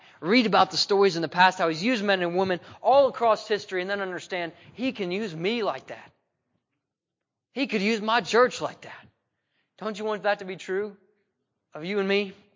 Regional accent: Ohio, United States; So that means I grew up in Southwest Ohio, and I grew up in one of those towns that are so small. You know, in Ohio, when the city's not big enough, it's not a city, it's not a town, it's a village.

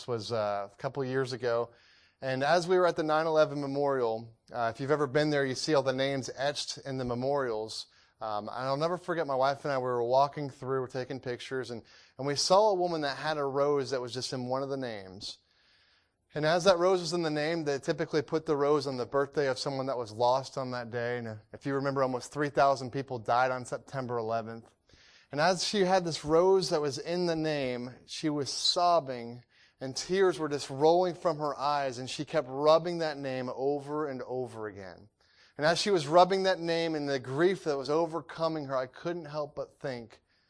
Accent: Atlanta, Georgia, United States; I grew up in Atlanta, Georgia. I didn't know much about the city. My parents were born and raised in New York, but they moved down south, and so that's where I was raised.

